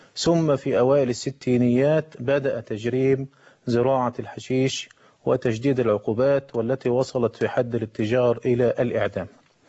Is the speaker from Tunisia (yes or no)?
no; Egypt; وذكرنا أن بداية التجريم بالنسبة لزراعة المخدرات عندنا في مصر